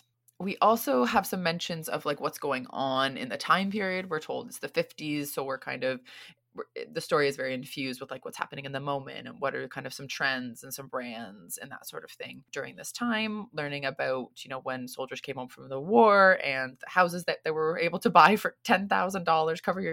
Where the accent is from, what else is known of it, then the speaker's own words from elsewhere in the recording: United States; now in Singapore; I am an American living in Singapore